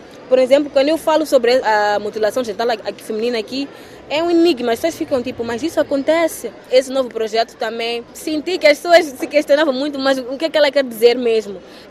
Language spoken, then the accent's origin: Portuguese; Mozambique; moved away as an adult; Agora vai fazer um ano que eu saí de Moçambique, não saí totalmente, mas tenho frequentado muito a França.